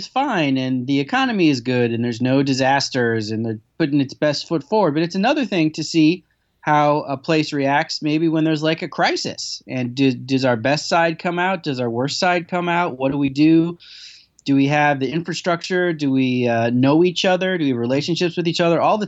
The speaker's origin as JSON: {"language": "English", "region": "Indiana", "country": "United States", "tie": "born or raised there", "also_born_or_lived": "Michigan / Iowa / Ohio", "lives_now": "Illinois, United States", "said": "So I've lived all over the Midwest. I grew up in Indiana. We used to live in Michigan."}